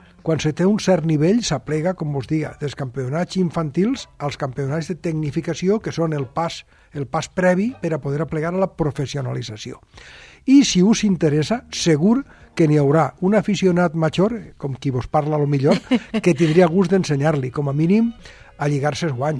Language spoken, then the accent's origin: Catalan; Paterna, Valencian Community, Spain; Terramelar és del meu poble, de Paterna.